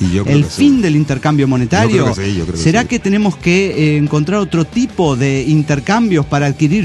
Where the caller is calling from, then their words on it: Villahermosa, Tabasco, Mexico; de la Villa Hermosa, Tabasco, México.